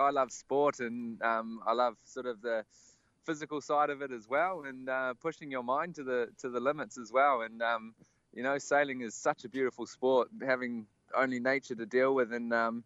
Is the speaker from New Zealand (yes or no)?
yes; New Zealand; and I'm from New Zealand.